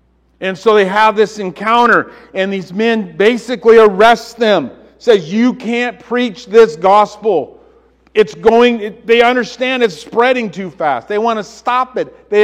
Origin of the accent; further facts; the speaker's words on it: California, United States; Well, as you know, I came from California. Anyway, land of earthquakes.